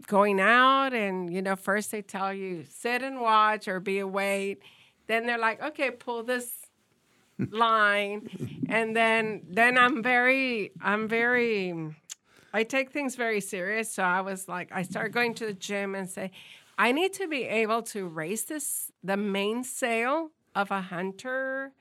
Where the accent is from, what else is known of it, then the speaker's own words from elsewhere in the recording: Puerto Rico; You know, I'm Puerto Rican, so I'm surrounded by water in Puerto Rico. I'm like, I'm from Puerto Rico